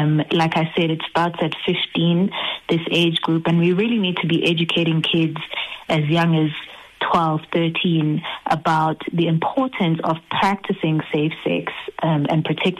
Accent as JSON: {"language": "English", "town": "Durban", "region": "KwaZulu-Natal", "country": "South Africa", "tie": "born or raised there", "said": "the research took place in Durban, which is my hometown"}